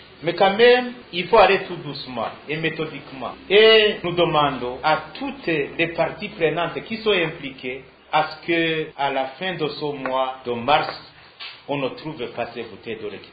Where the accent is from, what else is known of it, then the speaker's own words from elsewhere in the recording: Burundi; Pourquoi ici chez nous au Burundi, on va les réutiliser encore?